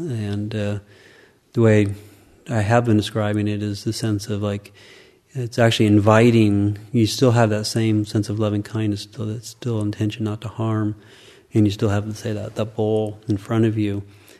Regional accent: Wabash, Indiana, United States; I could be mentioning to people I was from Wabash in a very aggressive way of trying to make people feel uncomfortable

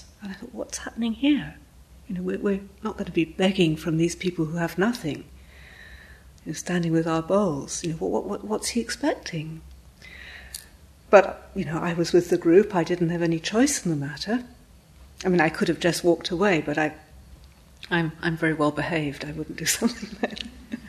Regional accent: Scotland, United Kingdom; And also it's in my home country. I come from Scotland.

